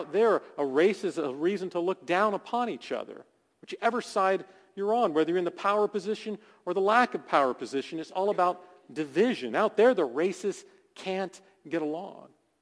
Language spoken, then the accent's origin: English; Deep South, United States; accent: thick southern; But me, I'm from the deep south. I'm from the Alabama, Florida line. That's where I was born and raised. And we all talk like this with these thick southern accents down there.